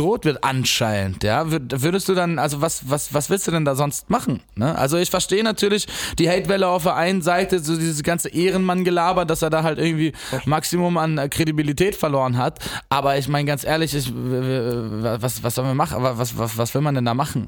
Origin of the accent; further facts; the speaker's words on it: France; Ja doch, genau, ich bin Franzose.